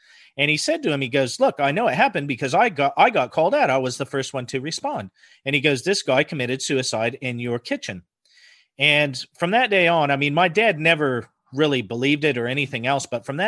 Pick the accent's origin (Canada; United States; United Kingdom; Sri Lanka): United States; Idaho; I grew up in Northern Idaho, so we always had plenty of guns.